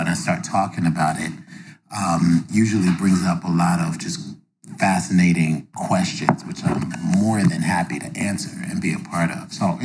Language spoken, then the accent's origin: English; New York, United States; Like I was huge into that as a kid, growing up in New York and hanging out at the Hayden Planetarium